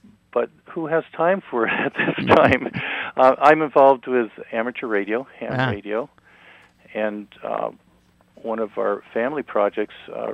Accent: New England, United States; also born or lived in Michigan; I was born in Michigan, and my dad had several jobs before we settled in New England, and I moved into New York for my first job out of college.

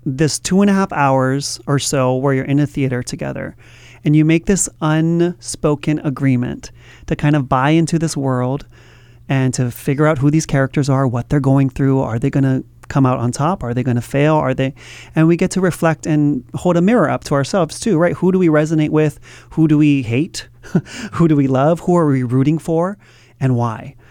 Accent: Hawaii, United States; You know, as a Hawaiian actor and director myself, that's kind of what I like to bring into all of my works

